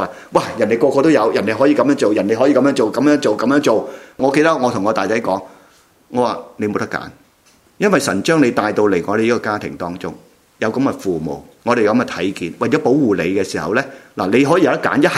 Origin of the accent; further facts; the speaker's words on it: Hong Kong; 特别我哋香港人啊，环境好狭窄